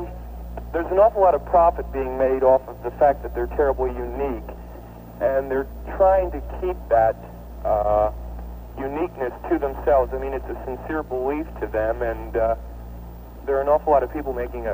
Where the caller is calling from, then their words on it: Chicago, Illinois, United States; Oh, listen, I'm calling from Chicago.